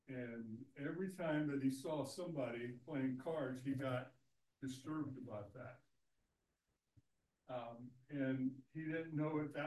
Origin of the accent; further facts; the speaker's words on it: Akron, Ohio, United States; back in my hometown of Akron.